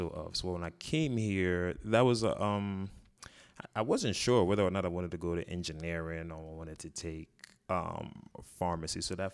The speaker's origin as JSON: {"language": "English", "country": "Ghana", "moved": "as an adult", "lives_now": "United States", "said": "This is in Ghana. Okay. So I'm from Ghana. I didn't come to the States until I was 18."}